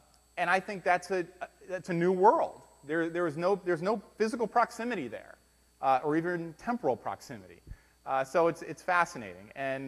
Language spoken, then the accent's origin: English; Miami, Florida, United States; moved away; I grew up in Miami, Florida. I haven't been back. I haven't lived there in probably 35 years.